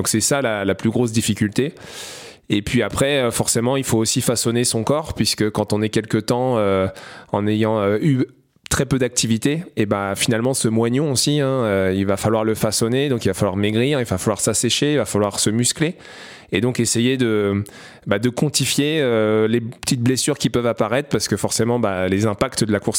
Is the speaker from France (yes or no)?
yes; France; en tant que Français, représenter mon pays